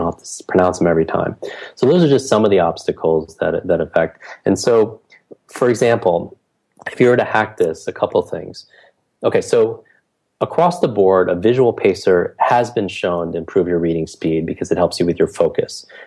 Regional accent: New York, United States; I can't even talk that slow because I'm from New York.

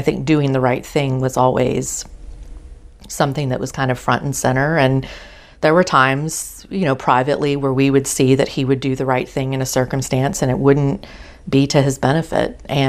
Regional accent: Charlotte, North Carolina, United States; born there; I was born in Charlotte.

